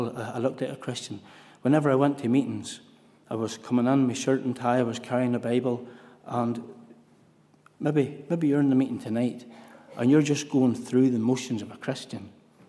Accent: Ballymoney, Northern Ireland, United Kingdom; I come from Ballymoney.

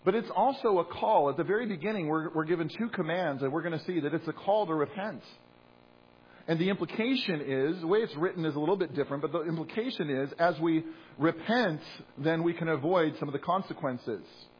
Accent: San Diego, California, United States; I grew up in San Diego, just past the border, went back and forth many times.

